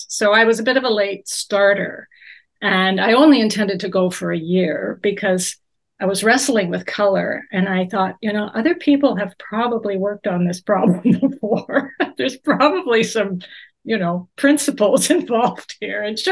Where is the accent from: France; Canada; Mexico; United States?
Canada; Ottawa, Ontario; Well, I'm Canadian. I grew up in Eastern Canada, in Ottawa, the Ottawa area.